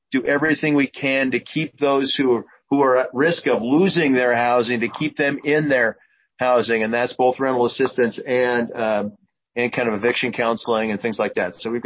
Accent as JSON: {"language": "English", "town": "Puyallup", "region": "Washington", "country": "United States", "said": "I'm from Puyallup"}